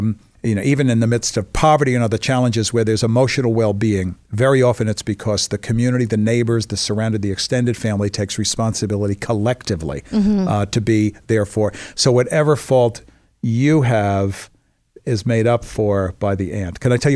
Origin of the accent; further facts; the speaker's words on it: New York, United States; and so I'm from New York.